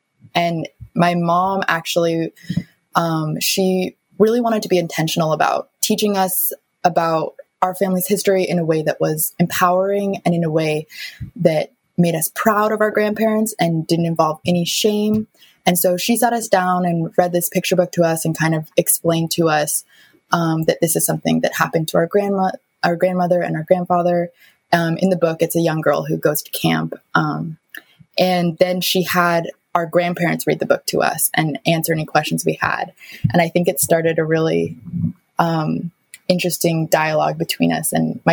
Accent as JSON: {"language": "English", "town": "Seattle", "region": "Washington", "country": "United States", "tie": "born or raised there", "said": "So my family was all in Southern California before the war, even though I was born and raised in Seattle."}